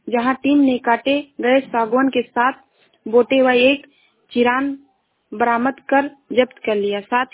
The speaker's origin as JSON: {"language": "Hindi", "town": "Shravasti", "region": "Uttar Pradesh", "country": "India", "said": "मैं जिला श्रावस्ती से हूँ।"}